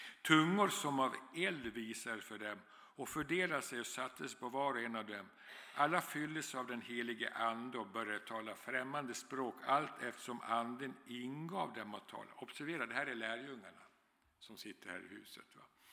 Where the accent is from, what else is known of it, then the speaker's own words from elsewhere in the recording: Dalarna County, Sweden; och som ni hör på dialekten så kommer jag inte härifrån utan från Bergslagen från början i södra Dalarna.